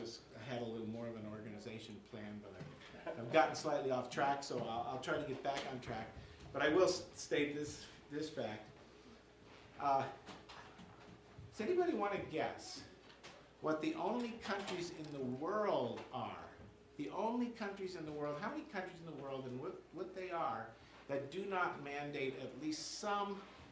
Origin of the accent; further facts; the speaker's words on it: United States; You know, I found that my pride as an American was a bit taken aback by that.